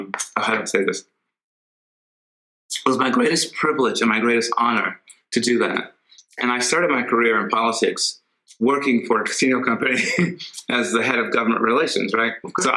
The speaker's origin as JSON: {"language": "English", "town": "North Las Vegas", "region": "Nevada", "country": "United States", "tie": "born or raised there", "said": "I had when I was a kid, growing up in North Las Vegas, on the alphabet streets, as we say."}